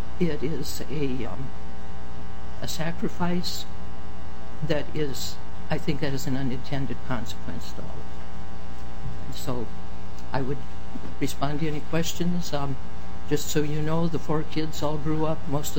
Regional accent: Washington, United States; One of those was the state of Washington, which is my home state and where my family has been state level to county to classroom level educators.

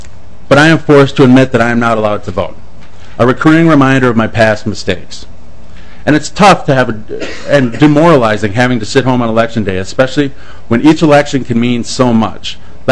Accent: Owatonna, Minnesota, United States; Growing up in Owatonna, I was taught that the right to vote is not just an important sacred right

